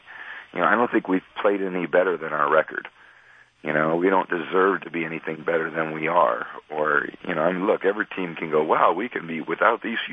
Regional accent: California, United States; You know, growing up in the Bay Area, and they got a great appreciation for baseball too.

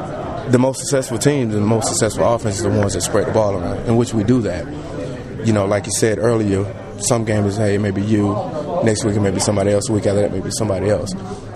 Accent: the South, United States; Nah, that ain't chilly. Yeah. I mean, I'm used to it. I'm from the South.

